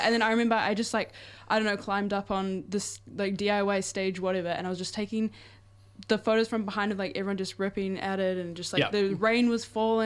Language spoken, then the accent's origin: English; Mangawhai, Northland, New Zealand; I'm from Mungify